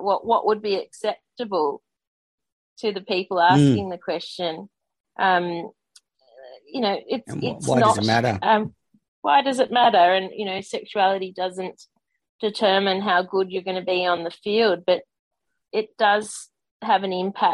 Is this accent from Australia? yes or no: yes; Australia; growing up in Australia, growing up in Australian sport, where we know there's work to be done around homophobia.